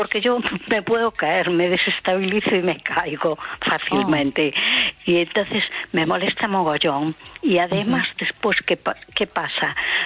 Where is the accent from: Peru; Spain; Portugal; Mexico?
Spain; A Coruña, Galicia; de Coruña.